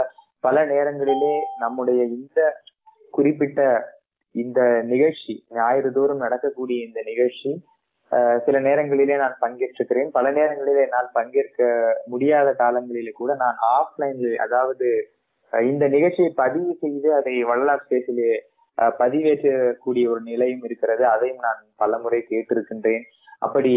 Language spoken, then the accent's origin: Tamil; Virudhachalam, Tamil Nadu, India; அடியன் என்னுடைய ஊர் விருத்தாச்சலம். நான் வடலூருக்கு பக்கத்திலே என்னுடைய சொந்த ஊர் விருத்தாச்சலம்.